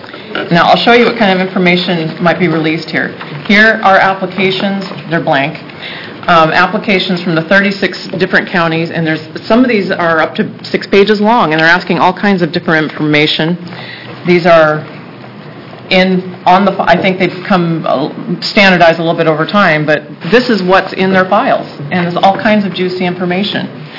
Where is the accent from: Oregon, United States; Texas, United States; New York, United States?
Oregon, United States; Keizer; I'm from Kaiser, and my area covers St. Paul and Newburgh as well.